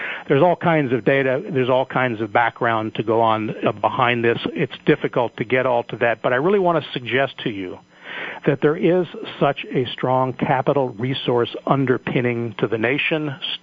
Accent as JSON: {"language": "English", "country": "United States", "said": "not because I'm American"}